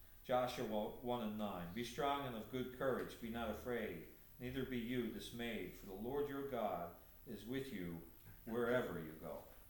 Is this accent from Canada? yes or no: yes; Canada; now in United States; there were five Canadians. I'm the last Canadian now. Well, I'm American, so I'm getting confused here, but you know what I mean.